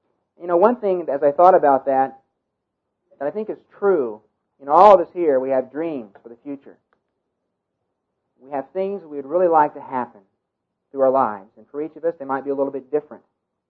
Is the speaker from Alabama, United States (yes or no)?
yes; Alabama, United States; Now, I'm from Alabama and went to school there.